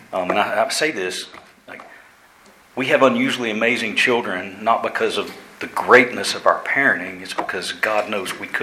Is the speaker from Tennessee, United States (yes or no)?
yes; Chattanooga, Tennessee, United States; born there; I was born on February 25th, 1973 at Erlanger Hospital in Chattanooga.